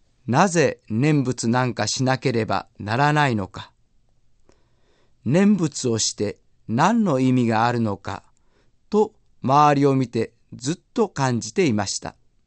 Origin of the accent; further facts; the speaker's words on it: Mie, Japan; 私の実家のお寺は、三重県にあるのですが、北陸を中心に遠方からわざわざ毎月泊まりがけで仏教のお話を聞きに来られるようなお寺でした。